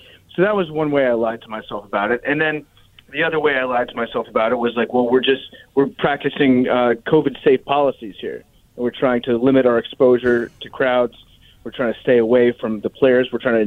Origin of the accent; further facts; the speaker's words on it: Herndon, Virginia, United States; But, I mean, like, listen, I grew up in Herndon, okay?